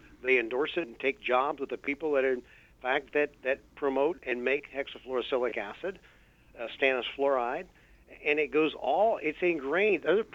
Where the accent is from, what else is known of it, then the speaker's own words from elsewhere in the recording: Dayton, Ohio, United States; I grew up around the Dayton area